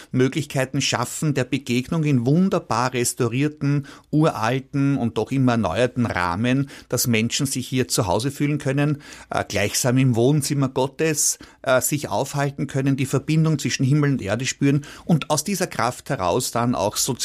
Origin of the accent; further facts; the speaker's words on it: Vienna, Austria; so behaupten wir es halt zumindest als Stephaner und als Wiener.